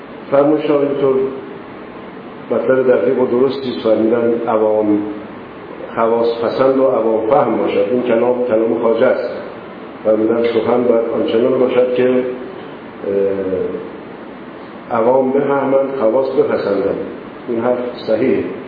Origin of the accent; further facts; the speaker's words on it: Iran; first language Persian; ما در ایران زندگی میکنیم، زبان ما زبان مادری ما، زبان هم ملی ما، زبان دینی ما، زبان غنی است، زبان کهن است